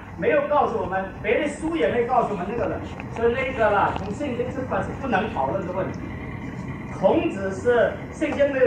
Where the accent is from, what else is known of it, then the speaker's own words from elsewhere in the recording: China; 我们是中国人，我们信了耶稣